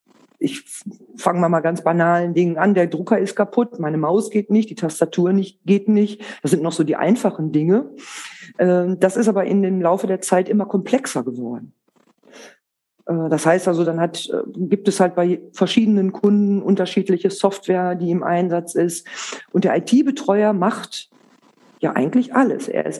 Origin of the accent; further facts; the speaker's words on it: North Rhine-Westphalia, Germany; Vielleicht kurz zu Bielefeld. Das ist die Stadt in Ostwestfalen-Lippe, die keiner kennt, die es gar nicht gibt. Ich glaube, dann weiß auch jeder der Zuhörer, wo ich herkomme.